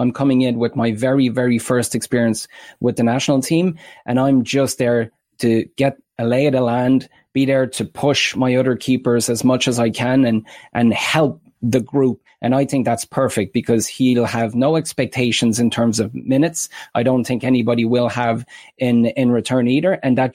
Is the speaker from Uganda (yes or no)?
no; Ireland; as an Irishman, I think that's a very slippery slope.